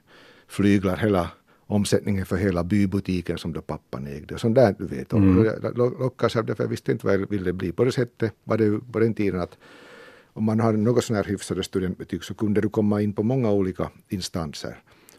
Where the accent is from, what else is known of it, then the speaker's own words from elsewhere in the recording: Ostrobothnia, Finland; accent: Ostrobothnian; den dåvarande direktören då, Bengt Bergman, som först inte tyckte om min österbottniska dialekt, han tyckte det var mycket grav.